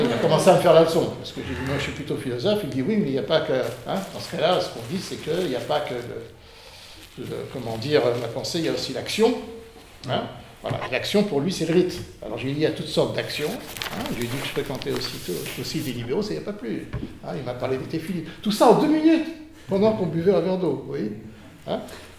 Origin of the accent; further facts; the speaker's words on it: France; born there; je suis né en France, j'étais éduqué à l'école publique, etc. J'ai vécu dans un milieu catholique.